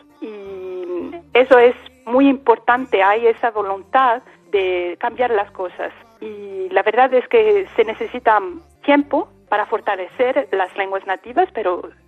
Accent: Greece

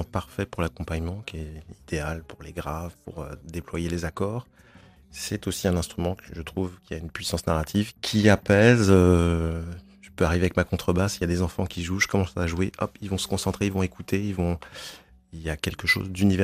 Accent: Angers, Pays de la Loire, France; born there; je suis né à Angers, mon papa était de la Martinique et ma mère originaire d'Espagne.

